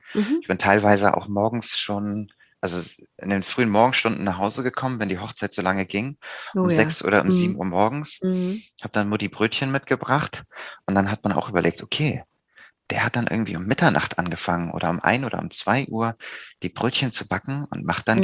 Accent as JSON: {"language": "German", "town": "Flensburg", "region": "Schleswig-Holstein", "country": "Germany", "said": "Ich komme eigentlich aus dem Norden, aus Flensburg tatsächlich."}